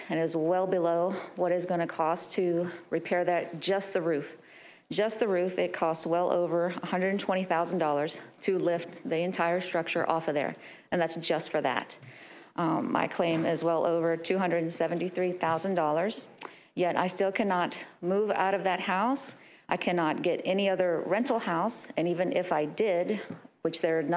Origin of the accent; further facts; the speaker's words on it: Marianna, Florida, United States; I come from Jackson County. Marianna is the city.